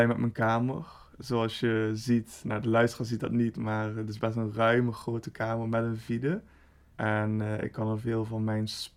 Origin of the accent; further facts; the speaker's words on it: Limburg, Netherlands; Als ik tegen mensen zeg, ik kom uit Limburg en vooral dat ik dan echt uit Zuid-Limburg kom, dan reageren sommige mensen echt alsof ik iets heel exotisch ben.